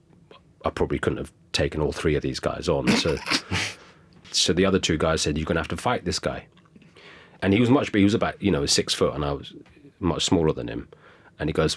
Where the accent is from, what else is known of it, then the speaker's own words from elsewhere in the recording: England, United Kingdom; So it was almost like being British and Indian. You know, you go home and you go to family events and they're all very Indian, and you go to hang out with you and Greg, and I'm very English.